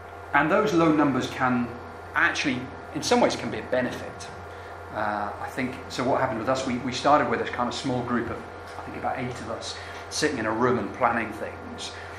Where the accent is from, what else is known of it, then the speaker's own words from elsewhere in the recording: Scotland, United Kingdom; I mean, I'm from Scotland, but Carlisle is in the middle of nowhere.